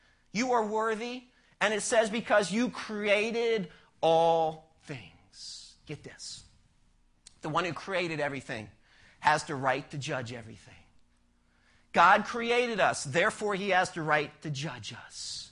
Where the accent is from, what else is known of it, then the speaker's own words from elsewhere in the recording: Ireland; As an Irishman, I kind of like that.